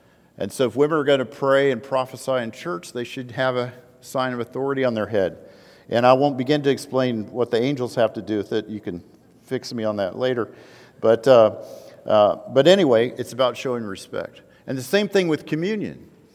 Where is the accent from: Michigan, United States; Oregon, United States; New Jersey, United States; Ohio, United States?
Oregon, United States; born there; And it's because I was born in Oregon, in the renegade colony of the United States of America.